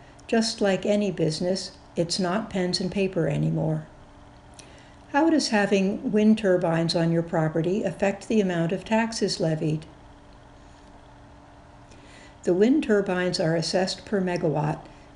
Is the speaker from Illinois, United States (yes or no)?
yes; Illinois, United States; Are you a local guy? I grew up in Edgar County and married Shelley Bosch from Newman.